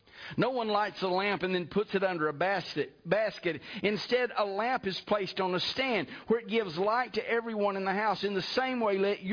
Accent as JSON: {"language": "English", "town": "Piedmont", "country": "United States", "tie": "born or raised there", "said": "One of my friends when I was growing up in Piedmont, for Christmas one year, got a 9-inch reflector telescope."}